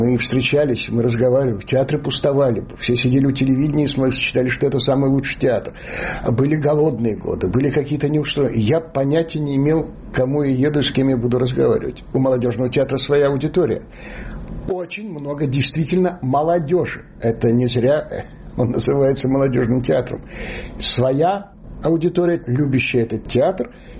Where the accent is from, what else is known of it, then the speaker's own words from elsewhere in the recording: Chernivtsi, Chernivtsi Oblast, Ukraine; born there; Я родился на Западной Украине, в Черновцах